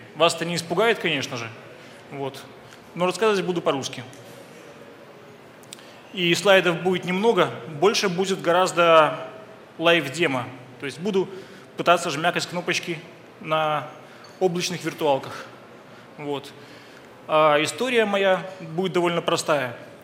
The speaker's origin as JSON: {"language": "Russian", "region": "Minsk", "country": "Belarus", "lives_now": "Kyiv, Ukraine", "said": "Я сам из Белоруссии, из Минска. Приехал вот в Киев в гости"}